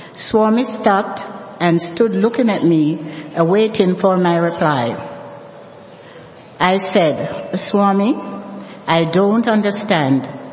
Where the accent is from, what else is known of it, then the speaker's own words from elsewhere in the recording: Jamaica; born there; I was born in Jamaica, West Indies.